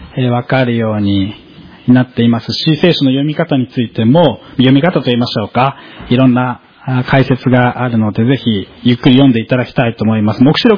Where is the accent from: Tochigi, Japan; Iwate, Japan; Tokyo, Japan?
Tokyo, Japan; Kiyose; 私の出身である清瀬市には東村山市与隣にまたがって